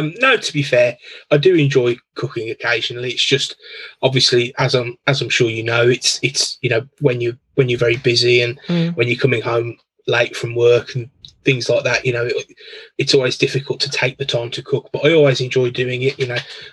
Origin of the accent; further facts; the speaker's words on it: Birmingham, West Midlands, United Kingdom; I'm from Birmingham in the UK. So born here, grew up here, live here now still. Pretty simple. Pretty, you know, easy stuff. I've always kind of lived and worked in about 10 miles of where I was born.